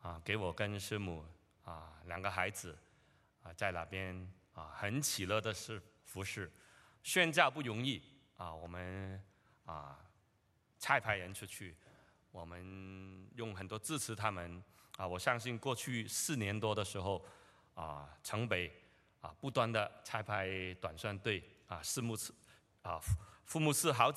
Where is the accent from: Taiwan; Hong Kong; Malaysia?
Hong Kong; born there; moved away; 因为我是在香港出生的，我跟太太我们都是在香港出生的。然后八零年的时候我移民到这里太太是八四年的时候移民到这里。